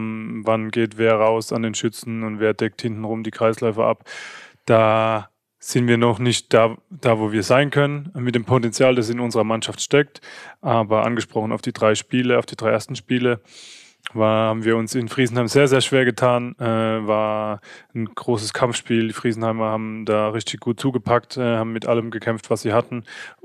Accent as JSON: {"language": "German", "town": "Mannheim", "region": "Baden-Württemberg", "country": "Germany", "tie": "born or raised there", "also_born_or_lived": "Heidelberg", "said": "Hier bin ich groß geworden in Mannheim, in Heidelberg. Hier habe ich mein ganzes Leben verbracht und hatte jetzt einen Ausflug nach Frankreich, nach Paris"}